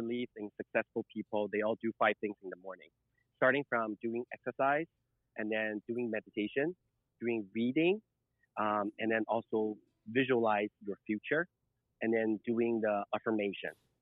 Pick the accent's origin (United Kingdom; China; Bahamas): China; English is a second language; now in Seattle, United States; I'm a 100% confused straight kid as well, growing up in China.